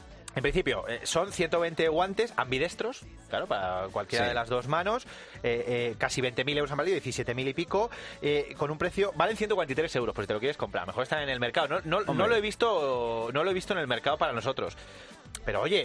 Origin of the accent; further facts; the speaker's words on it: Extremadura, Spain; En Extremadura sobre todo, sabes que en Extremadura además sí, mi pueblo claro. Está al lado de Plasencia, o sea, es que hemos escuchado desde pequeños.